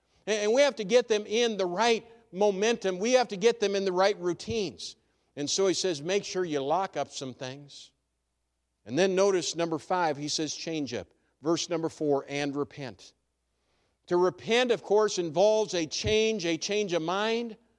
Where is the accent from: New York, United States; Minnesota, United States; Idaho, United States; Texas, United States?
Minnesota, United States; New Ulm; growing up in New Ulm, the city that I grew up in, New Ulm, Minnesota, is I was well familiar with the need of having momentum.